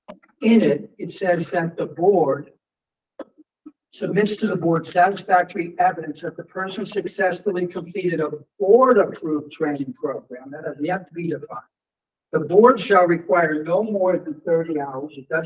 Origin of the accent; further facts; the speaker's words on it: Massachusetts, United States; I'm from Massachusetts. It's 100 hours.